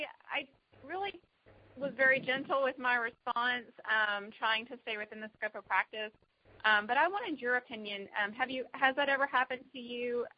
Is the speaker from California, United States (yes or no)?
no; Plano, Texas, United States; I'm from Plano, Texas.